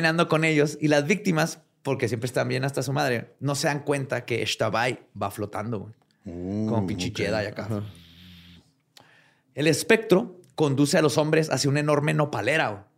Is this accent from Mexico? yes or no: yes; Mexico; así somos los mexicanos